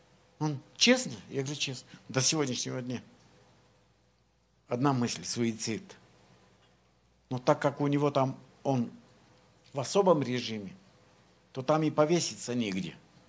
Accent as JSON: {"language": "Russian", "country": "Ukraine", "lives_now": "United States", "said": "Все знают, что я из Украины."}